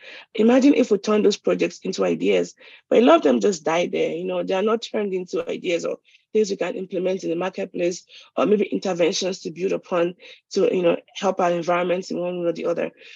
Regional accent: Lagos, Nigeria; I can't speak for the whole of Nigeria. I was brought up in Lagos.

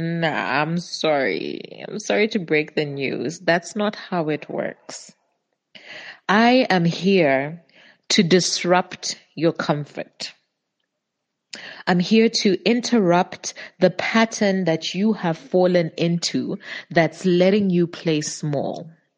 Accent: Zambia; I am your guide on this journey. I'm from Zambia. I am a creative, and I have a teenage son

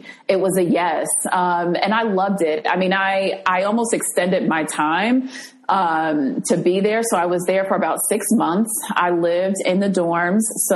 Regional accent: New Jersey, United States; favorite childhood memory is probably visiting a waterfall that was not too far from the apartment where I grew up in New Jersey.

